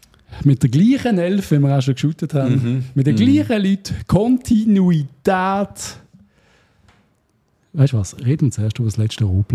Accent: St. Gallen, Switzerland; Ich komme aus Kärnig, aus St. Gallen.

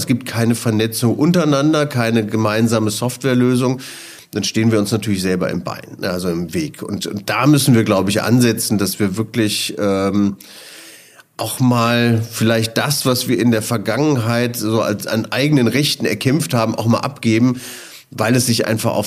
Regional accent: Leverkusen, North Rhine-Westphalia, Germany; Ich komme aus Leverkusen.

